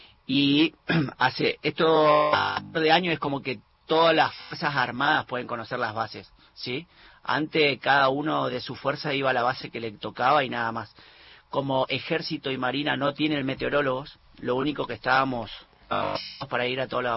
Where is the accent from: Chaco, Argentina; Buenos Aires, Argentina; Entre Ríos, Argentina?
Chaco, Argentina; Resistencia; Yo soy de Resistencia Chaco, entonces como que hacíamos eso.